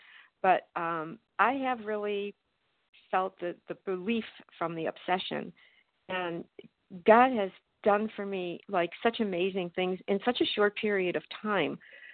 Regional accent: Florida, United States; Okay, thank you. … I'm from Florida

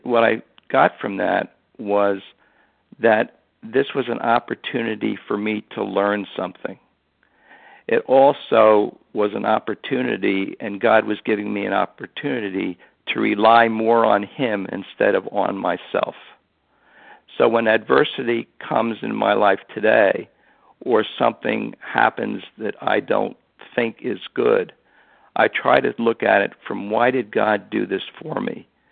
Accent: West Chester, Pennsylvania, United States; I'm from Westchester, Pennsylvania.

